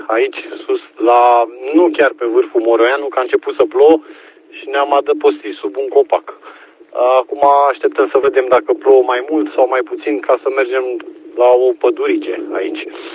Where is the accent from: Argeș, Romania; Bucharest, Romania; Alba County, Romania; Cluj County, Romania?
Argeș, Romania; Pitești; Eu sunt din Pitești, de aia sunt cu Y7, dar portabil aici în Y4 în munții Măcinului